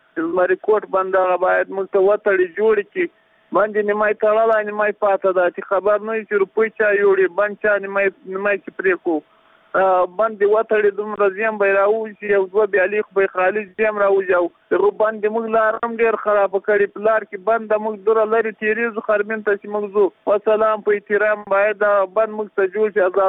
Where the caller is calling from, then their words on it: Paktika, Afghanistan; د پکتیکا یو سبقېل او کوارې د مشکل د کلی اوسیدونکو